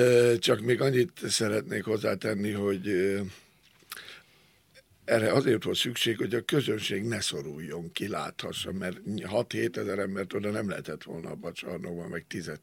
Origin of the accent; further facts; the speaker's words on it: Abony, Pest, Hungary; born there; Már a szülőfalumba, Abonyba is